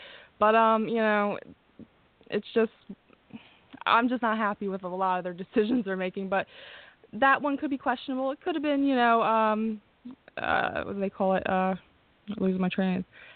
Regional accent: Philadelphia, Pennsylvania, United States; I'm from Philly, so I don't need too many reasons not to like Boston.

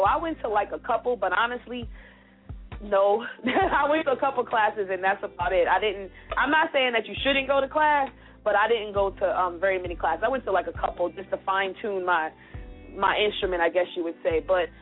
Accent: Brooklyn, New York, United States; Well, I'm from Brooklyn, New York. I always got to throw that out there, shout it out. Brooklyn, of course, all day. So basically, I grew up in Brooklyn, always wanted to dance.

